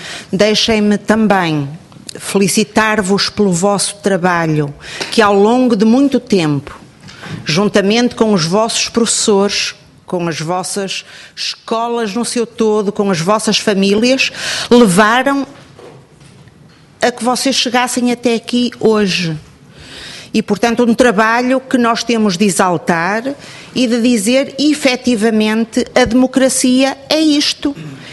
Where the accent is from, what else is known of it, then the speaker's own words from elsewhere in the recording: Vila Nova de Famalicão, Braga, Portugal; que é o meu círculo de residência, de naturalidade, que é o Círculo de Braga, e sou de Vila Nova de Famalicão.